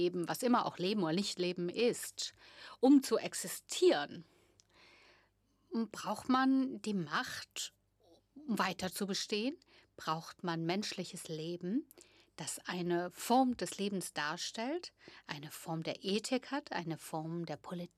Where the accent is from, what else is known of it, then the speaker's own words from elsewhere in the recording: Texas, United States; Sowohl dieser Stein als auch ich komme aus Texas.